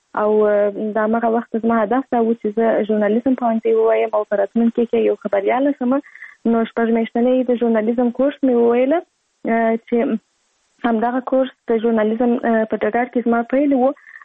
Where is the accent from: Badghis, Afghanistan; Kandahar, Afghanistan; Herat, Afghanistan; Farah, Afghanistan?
Kandahar, Afghanistan; زه په کندهار ولایت کې زیږیدلی یم او اوس فلال هم په کندهار ولایت کې اوسېږم.